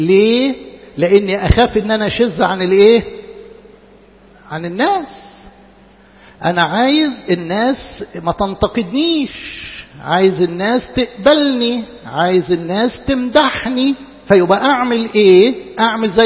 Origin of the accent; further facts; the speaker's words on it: Upper Egypt, Egypt; born there; انا اتولدت في الصعيد فقالوا لي اللي يقتل ابن عمك تقتله.